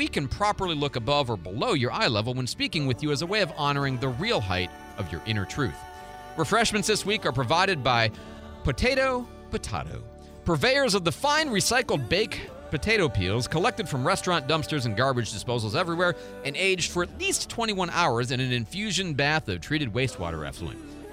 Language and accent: English; Detroit, Michigan, United States; vaguely the Lions because I grew up in Detroit, but that's a fandom of convenience.